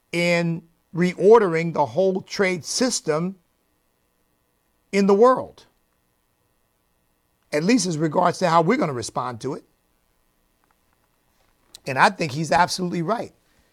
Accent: United States; But I don't want to live in Israel. I'm an American.

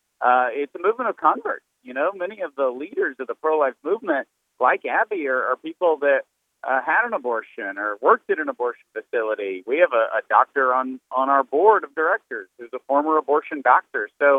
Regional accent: Tyler, Texas, United States; when she came to my hometown of Tyler, Texas.

